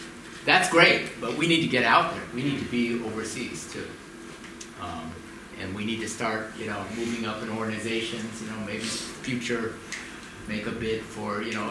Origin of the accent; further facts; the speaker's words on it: California, United States; moved away as an adult; now in Korea; I was born and raised in California. In 2000, I moved to Korea to work at Kim and Chong with EY here.